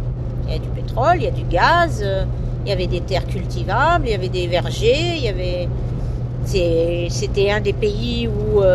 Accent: Rouen, Normandy, France; born there; Moi je suis née à Rouen, mais je suis d'origine algérienne. Mes parents sont algériens. Mon papa est arrivé en France en 1946 et maman est arrivée en 1953.

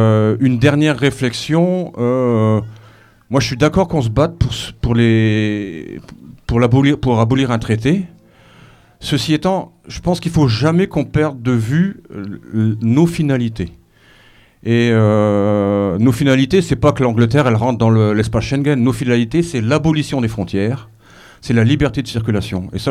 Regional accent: Angres, Hauts-de-France, France; je viens de Angres

